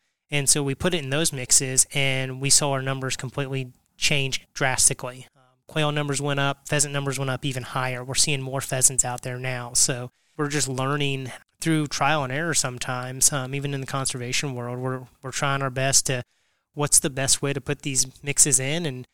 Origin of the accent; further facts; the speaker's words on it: Missouri, United States; growing up in Northwest Missouri, about an hour, 45 minutes west of here, grew up in Daviess County.